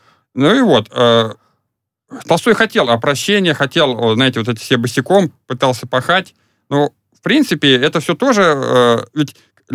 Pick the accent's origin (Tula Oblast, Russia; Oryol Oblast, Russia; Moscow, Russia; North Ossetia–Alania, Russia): Tula Oblast, Russia; Tula; also born or lived in Yasnaya Polyana; я вырос в Туле, родился в Ясной Поляне.